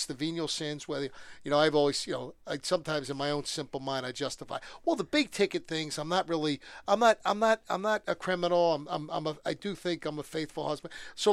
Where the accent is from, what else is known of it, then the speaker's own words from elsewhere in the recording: Ireland; I'm Irish, so I never forgive.